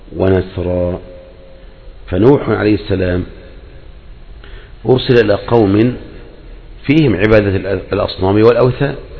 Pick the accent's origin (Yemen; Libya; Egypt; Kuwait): Libya; الآن عندنا في ليبيا